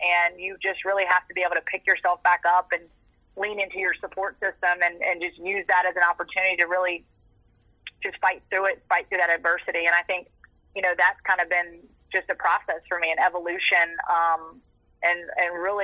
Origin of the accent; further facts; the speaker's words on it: Virginia, United States; I grew up in the very southwestern part of Virginia, and honestly, there are parts of Virginia where I'm from that feel more southern than Alabama.